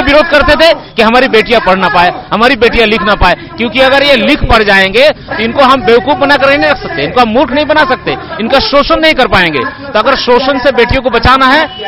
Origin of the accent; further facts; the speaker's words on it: West Bengal, India; now in Marda, India; मैं रहने वाला तो पश्चिम बंगाल का हूँ लेकिन ये मर्दा मेरा कर्मभूमि है, यहाँ मैं विगत 30 वर्षों से हूँ।